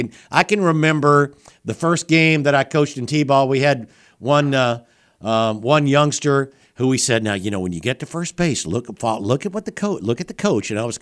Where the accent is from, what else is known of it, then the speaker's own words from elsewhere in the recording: Alabama, United States; Growing up in South Alabama, the Escambia River Conference, as he moved into Walnut Hill, moving up into the big town of Walnut Hill, was just south of Atmore, in case folks aren't familiar there with Southwest Alabama.